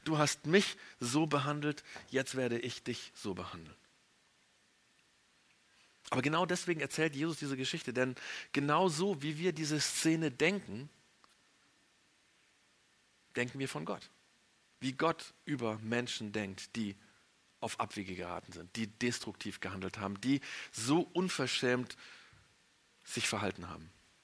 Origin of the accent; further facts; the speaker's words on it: Japan; Ich bin, für die, die es nicht wissen, in Japan aufgewachsen und wir sind nach Japan geflogen